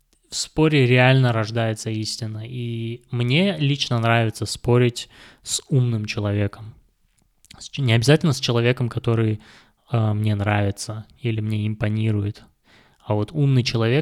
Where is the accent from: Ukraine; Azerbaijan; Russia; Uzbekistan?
Uzbekistan; born there; first language Kazakh; Russian is a second language; казахский — это мой родной язык. Хотя я родился в Узбекистане, давайте быть справедливым. Справедливым, я 15 лет прожил в Узбекистане, не находясь вот в обществе большом количестве, среди большого количества казахоязычных людей